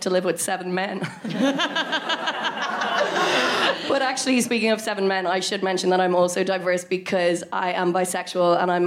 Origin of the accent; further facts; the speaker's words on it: Ireland; First of all, I'm Irish. I don't know if that's come up yet.